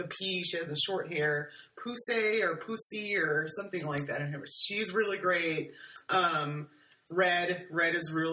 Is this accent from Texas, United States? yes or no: yes; Texas, United States; I'm from the South. Right. I'm from Texas